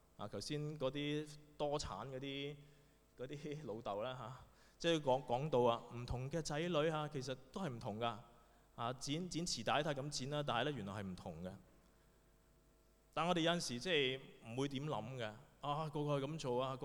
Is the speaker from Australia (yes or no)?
no; China; 跟我們中國人一些我們的思想、一些成語其實都相近的